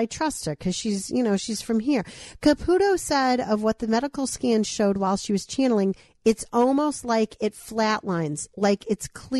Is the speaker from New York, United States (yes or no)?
yes; New York, United States; accent: Long Island; I might have to do this in my Long Island accent.